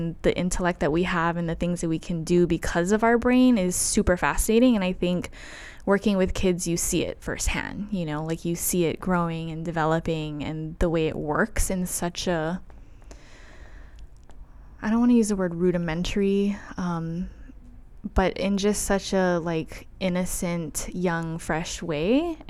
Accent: Waianae, Hawaii, United States; also born or lived in Oahu; So I was raised in Waianae, but I went to school all the way out at Sacred Hearts in Kaimuki.

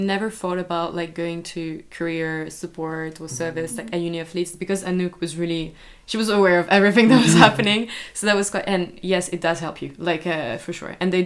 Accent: France; we come from France

